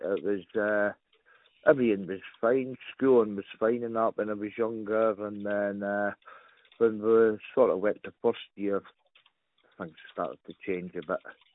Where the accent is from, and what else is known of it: Dundee, Scotland, United Kingdom; born or raised there